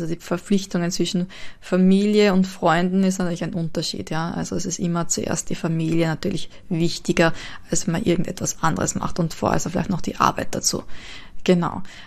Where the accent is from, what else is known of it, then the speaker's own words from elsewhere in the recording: Austria; Also bei uns in Österreich